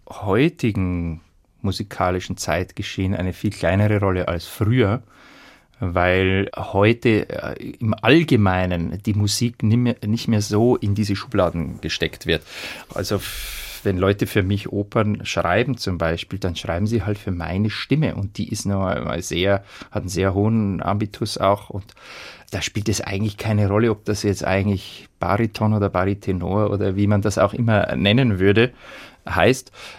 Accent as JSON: {"language": "German", "town": "Regensburg", "region": "Bavaria", "country": "Germany", "tie": "born there", "said": "Nein, ich bin in Regensburg geboren oder in der Nähe von Regensburg."}